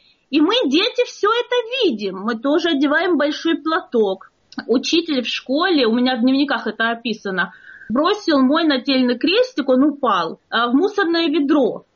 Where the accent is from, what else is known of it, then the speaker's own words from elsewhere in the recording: Chechnya, Russia; мы из Чечни, и видели, поначалу я ведь была в платке, в длинных одеждах, и тут выяснялось, что я чеченка.